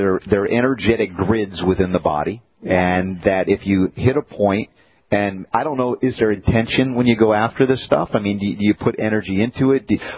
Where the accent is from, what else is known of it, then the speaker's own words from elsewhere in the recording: New York City, New York, United States; moved away; also born or lived in Southern US; Well, I was honorary because I was born in New York City, right? New Yorker. Look out. But I became a Southerner, grown up 30 years in the South.